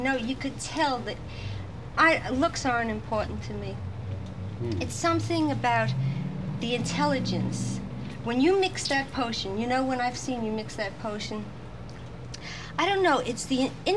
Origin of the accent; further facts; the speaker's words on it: New York, United States; Yeah. You can't tell, huh?